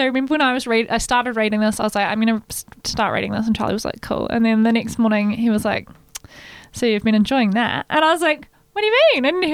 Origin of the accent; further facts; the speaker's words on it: Australia; now in New Zealand; when I watched that as an Australian child in Australia, I was like, how silly.